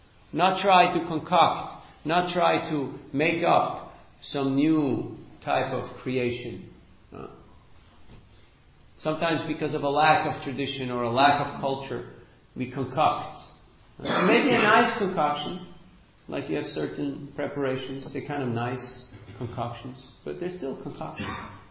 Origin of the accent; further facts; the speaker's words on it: Switzerland; but I'm from Switzerland, from the mountains.